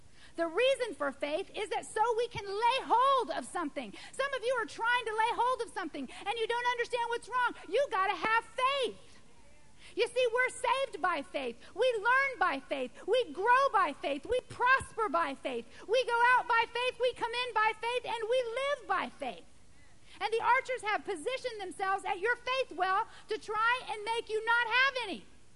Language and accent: English; Lomé, Togo; also born or lived in Africa; See, I grew up in Africa. I know pythons personally. When we first moved to Lomé, to Togo, we didn't speak Ewe or Mina